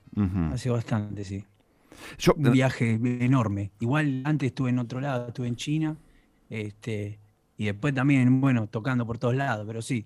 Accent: Argentina; yo soy argentino

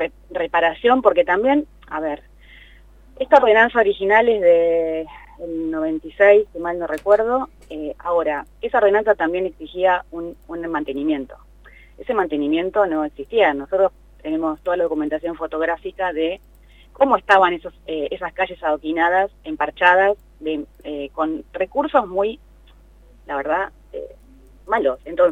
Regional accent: La Plata, Buenos Aires Province, Argentina; Yo soy platense, nací en el barrio Hipódromo.

